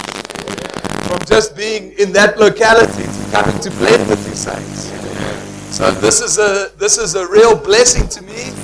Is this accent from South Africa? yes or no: yes; South Africa; I am from South Africa.